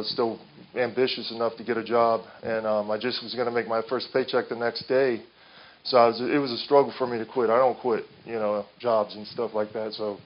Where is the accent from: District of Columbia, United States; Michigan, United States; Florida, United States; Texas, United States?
Florida, United States; I'm from Manatee County. I grew up in a dysfunctional alcoholic family.